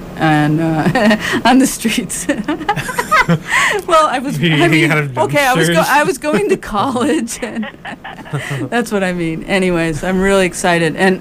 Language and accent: English; Chicago, Illinois, United States; they were all in Grant Park, Chicago, and that's my hometown.